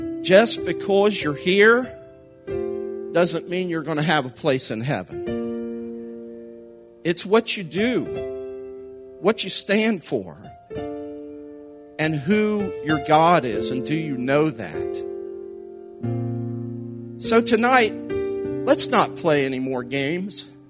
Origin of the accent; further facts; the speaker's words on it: Columbus, Ohio, United States; I need to tell you something, because we are from Columbus, Ohio.